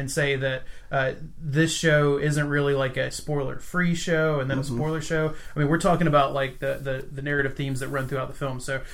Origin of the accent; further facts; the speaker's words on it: the South, United States; I want to say Chazelle, but that's only because I'm from the South.